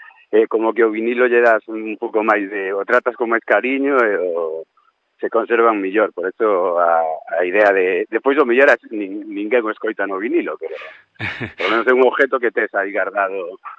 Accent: Salcedo, Galicia, Spain; eu son de Lugo, un concello que se chama Pobra de Brollón, bueno, son de un pueblo que pertenece a ese concello, que se chama Salcedo.

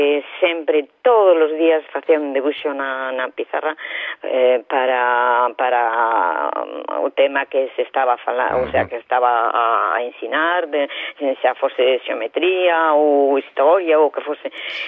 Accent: Oleiros, Galicia, Spain; eu son veciña de Oleiros, o sea, en realidad eu nacín aquí, en Perillo. Bueno, a miña familia é de Perillo de toda a vida.

